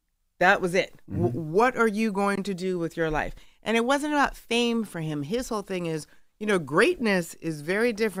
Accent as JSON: {"language": "English", "region": "New York", "country": "United States", "said": "You know, I was like, okay, so I'm a New Yorker."}